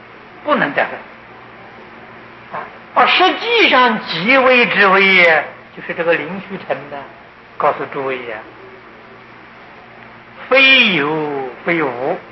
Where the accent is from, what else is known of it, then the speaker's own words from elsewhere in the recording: China; 我们中国人用毛笔